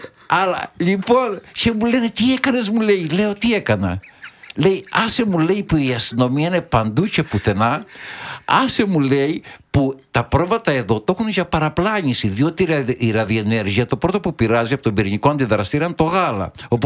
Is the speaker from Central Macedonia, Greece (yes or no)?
no; Crete, Greece; όταν έφυγα από το χωριό να πάω στο Ηράκλειο. Μιλάμε 40 λεπτά δρόμος, αλλά δεν είχαμε αυτοκίνητα τότε.